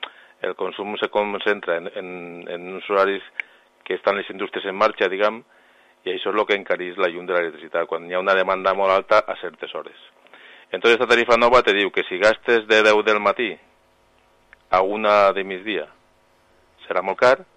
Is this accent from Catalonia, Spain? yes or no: no; La Vall d'Uixó, Valencian Community, Spain; jo soc ballero, soc de Vall d'Uixó, entonces estem propets.